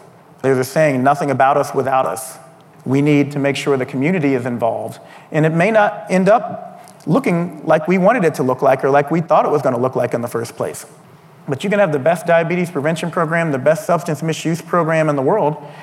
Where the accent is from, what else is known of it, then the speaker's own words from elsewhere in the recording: Indiana, United States; Indiana, my home state, just started up their Healthy Opportunities Office